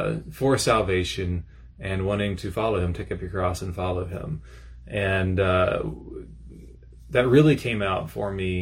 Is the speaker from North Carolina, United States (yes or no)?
yes; Sanford, North Carolina, United States; I grew up here in Sanford, went to Grace Christian School, K through 12th grade, and went to Countryside Presbyterian Church just south